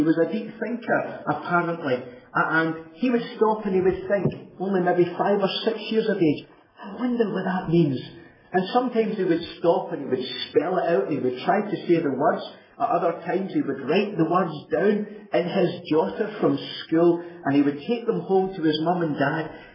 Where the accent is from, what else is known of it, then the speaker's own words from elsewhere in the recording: Canada; born there; I was born in Canada.